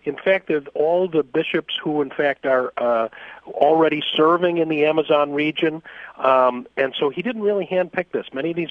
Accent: Chicago, Illinois, United States; I'm from Chicago originally, we count votes.

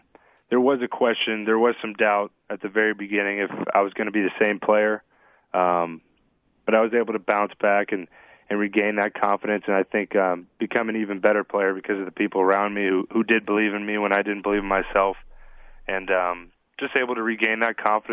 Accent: Fresno, California, United States; growing up in Fresno, California, living in Clovis, you know, just my dad.

